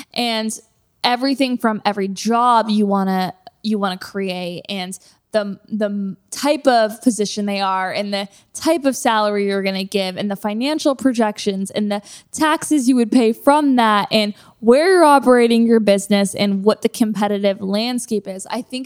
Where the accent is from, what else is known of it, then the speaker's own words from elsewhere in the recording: Toronto, Ontario, Canada; now in Los Angeles, United States; I'm from Toronto and it's like such a contrast with just the weather